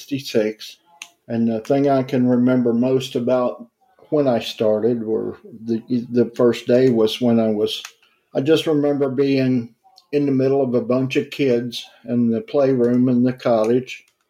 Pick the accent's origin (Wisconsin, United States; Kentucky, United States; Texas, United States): Kentucky, United States; Carter City; also born or lived in Ashland, United States; I grew up in a little town called Carter City, Kentucky, and obviously it's in Carter County. It's about 45 minutes out of Ashland, roughly.